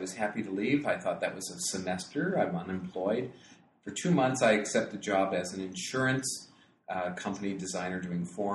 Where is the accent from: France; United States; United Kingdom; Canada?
United States; Pittsburgh, Pennsylvania; also born or lived in Ohio; I moved from south of Toledo, Ohio, back to where I grew up in Pittsburgh